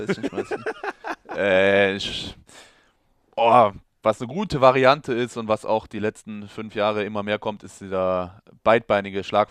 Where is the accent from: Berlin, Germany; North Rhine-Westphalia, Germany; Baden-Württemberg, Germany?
North Rhine-Westphalia, Germany; hier bin ich ja in der Nähe von Köln aufgewachsen.